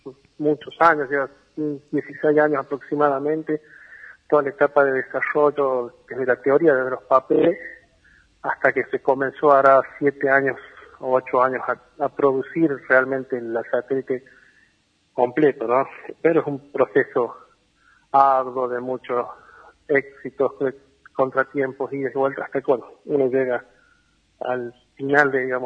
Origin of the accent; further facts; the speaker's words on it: Chilecito, La Rioja, Argentina; also born or lived in San Juan; yo nací en San Juan y muy chico, a los 2 años, ya me fui a vivir a Chilecito, así que me crié allá en Chilecito. Soy chileciteño por opción